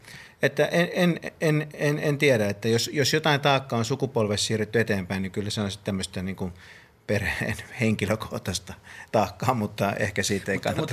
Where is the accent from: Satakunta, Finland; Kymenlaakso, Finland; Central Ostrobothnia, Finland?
Kymenlaakso, Finland; Kouvola; mä vietin lapsuuteni melko tämmöisessä valkoisessa Kouvolassa